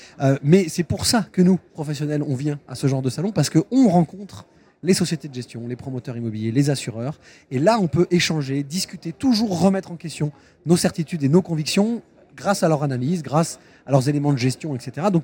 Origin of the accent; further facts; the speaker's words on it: Bordeaux, Nouvelle-Aquitaine, France; Moi, je suis bordelais.